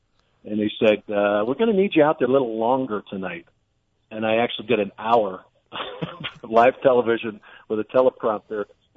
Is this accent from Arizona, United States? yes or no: yes; Tucson, Arizona, United States; I grew up here in Tucson, and then I went to the U of A.